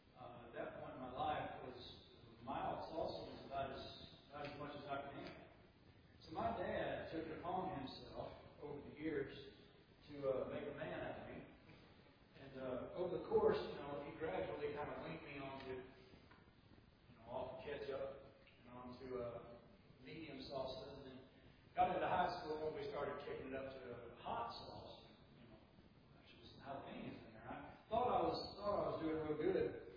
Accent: Texas, United States; When I was young, you know, growing up down south, especially in Texas

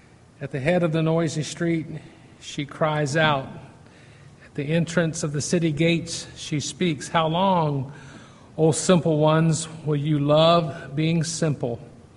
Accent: Virginia, United States; growing up in Virginia, I would know some of these places where they didn't have windows, and it was a secret society.

